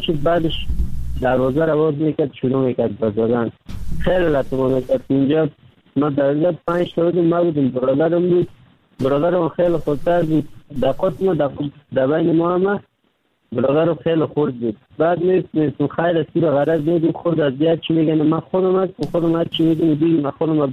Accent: Kabul, Afghanistan; now in Turkey; در مدت 3 سال میشه ترکیه آمدم، از افغانستان 3 سال میشه رکنم، فعلانم ترکیه هستم. اما از افغانستان آمدم، طرف پاکستان آوردم، آمدم از کابل

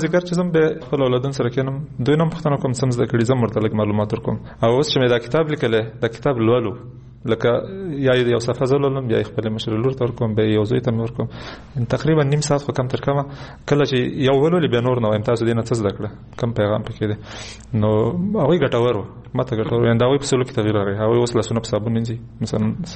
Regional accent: Kunar, Afghanistan; یعنې زه د کونړ یم خو د کونړ اصطلاحات نه یي

